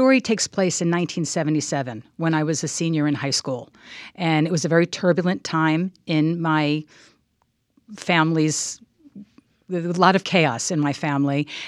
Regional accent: Long Island, New York, United States; moved away as an adult; I'm from Long Island. I went to college on the East Coast in Washington, D.C.

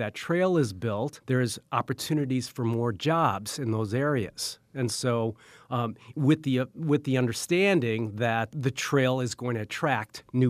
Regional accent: Milwaukee, Wisconsin, United States; also born or lived in Alaska; I spent 27 years in Alaska, but I'm from Milwaukee. I grew up on the south side

